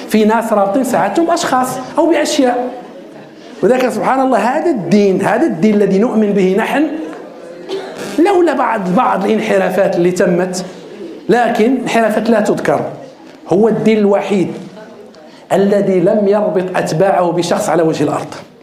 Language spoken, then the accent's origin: Arabic; Morocco; وكثير من الدورات هنا عندنا في المغرب تقام